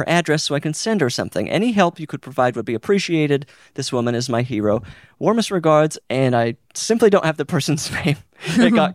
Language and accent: English; Utah, United States; I'm from Utah, so I'm familiar with this city.